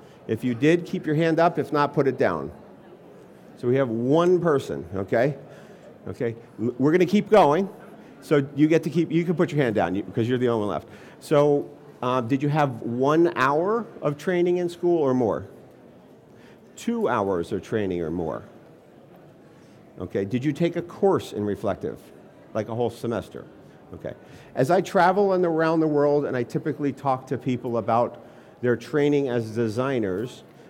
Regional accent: United States; first language English; I am an American. I speak in English, my native tongue

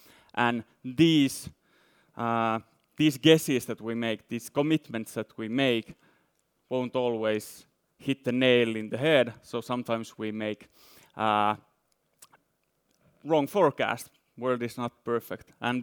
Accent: Finland; now in Lausanne, Switzerland; from University of Lausanne in Switzerland. But as you might see from my blonde hair, I'm actually from Finland.

